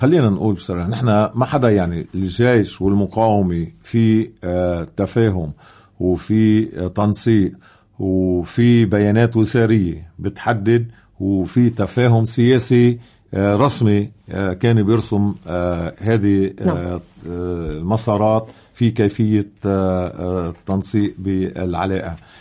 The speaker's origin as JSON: {"language": "Arabic", "region": "South Governorate", "country": "Lebanon", "tie": "born or raised there", "said": "نحن أبناء المناطق الحدودية الجنوبية على الحدود، اللي خلقنا ومنعرف كيف كان يزرع الخوف فينا"}